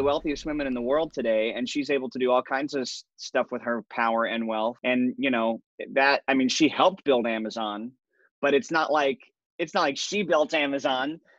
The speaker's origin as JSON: {"language": "English", "region": "Tennessee", "country": "United States", "tie": "born or raised there", "said": "I grew up in East Tennessee, he grew up in North Carolina"}